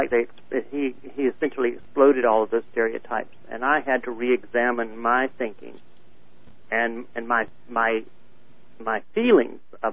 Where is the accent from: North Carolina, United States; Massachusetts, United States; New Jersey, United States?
North Carolina, United States; I grew up in North Carolina in a rigidly racially segregated society